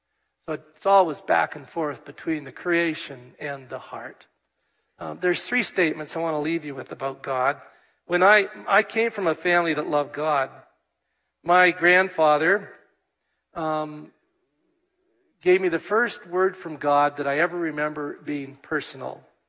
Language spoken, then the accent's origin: English; Vancouver, British Columbia, Canada; We grew up in Vancouver